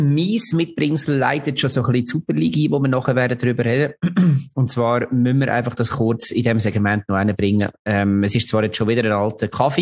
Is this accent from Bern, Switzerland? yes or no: no; Lucerne, Switzerland